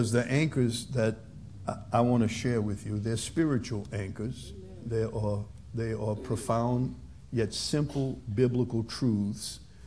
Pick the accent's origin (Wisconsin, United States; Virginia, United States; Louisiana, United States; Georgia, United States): Louisiana, United States; St. Bernard Parish; When I was a kid, we grew up in St. Bernard Parish. Our house got flooded by Hurricane Betsy in 1965.